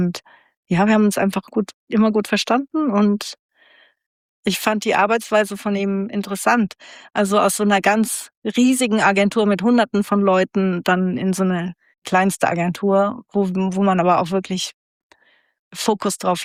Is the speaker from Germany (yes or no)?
yes; Frankfurt, Hesse, Germany; Also als Frankfurterin hat man die Berge jetzt nicht unbedingt so um die Ecke.